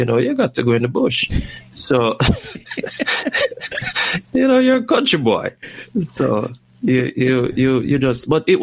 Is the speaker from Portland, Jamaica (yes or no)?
yes; Manchineel, Portland, Jamaica; I'm from Jamaica and Portland at that. I was born in Manchineel, Portland.